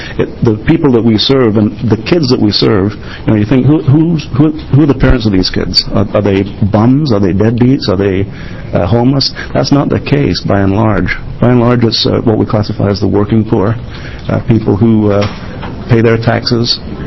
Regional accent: Eugene, Oregon, United States; I am from Eugene, Oregon, Northwest Eugene.

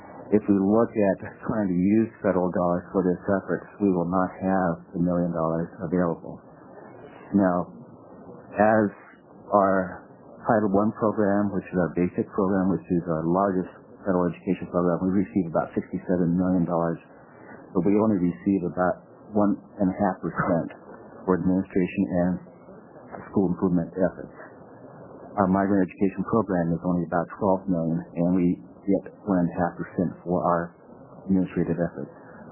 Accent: California, United States; moved away as an adult; In 1969, I came up to the state of Oregon. I was from California, a student attending a small private school.

